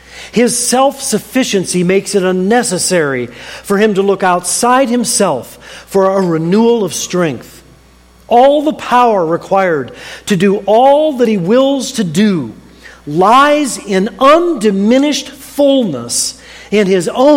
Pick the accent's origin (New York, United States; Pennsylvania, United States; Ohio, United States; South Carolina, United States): Ohio, United States; Apparently I tend to brag too much about my home state of Ohio.